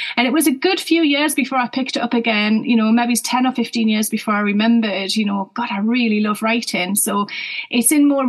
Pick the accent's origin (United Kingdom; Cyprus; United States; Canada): United Kingdom; North East England; now in Devon, United Kingdom; I'm not from there originally. A lot of people will be able to tell that already from my accent. So I'm from the northeast of England originally, near Newcastle. But I live down in Devon with my Turkish husband